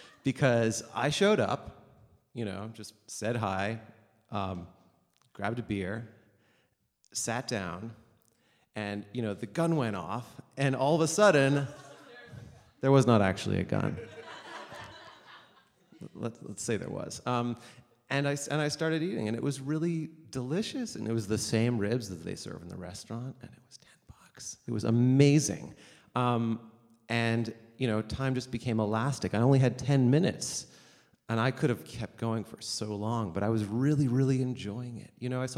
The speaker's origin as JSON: {"language": "English", "town": "Montreal", "region": "Quebec", "country": "Canada", "tie": "born or raised there", "said": "this story takes place in the summer of 2008 in Montreal, my hometown"}